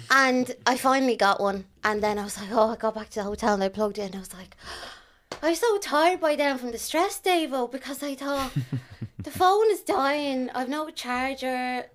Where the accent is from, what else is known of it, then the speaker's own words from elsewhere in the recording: Ireland; hi, I'm from Ireland